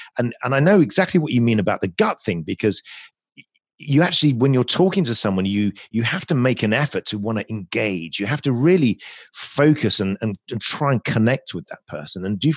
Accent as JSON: {"language": "English", "region": "England", "country": "United Kingdom", "said": "And being English is also another sort of layer of complexity where I can't be rude to you."}